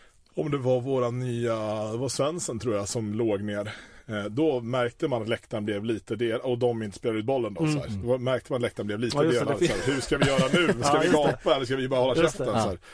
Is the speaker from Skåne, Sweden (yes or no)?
no; Nyköping, Södermanland, Sweden; born there; Jag är ju född i Nyköping, vilket jag är en timme härifrån.